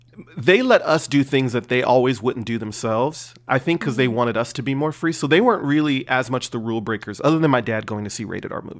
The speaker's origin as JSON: {"language": "English", "town": "Detroit", "region": "Michigan", "country": "United States", "tie": "born or raised there", "said": "even growing up in Detroit, I would spend summers at the campground with my grandfather"}